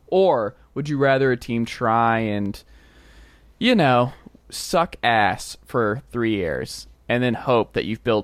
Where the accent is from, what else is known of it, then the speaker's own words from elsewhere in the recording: Georgia, United States; But, you know, growing up in Georgia, I watched a lot of Georgia Tech.